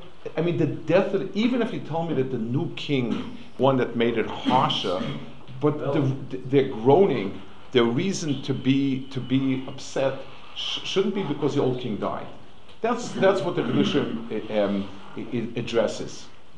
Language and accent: English; New York, United States; As I said, I grew up on the Lower East Side with the door before.